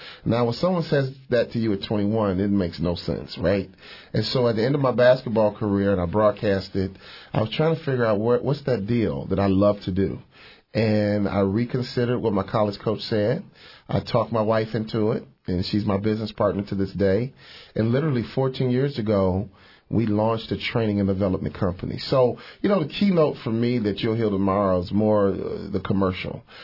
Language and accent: English; Chicago, Illinois, United States; even though I grew up in Chicago, the hotbed of, you know, high school basketball, it still was a journey.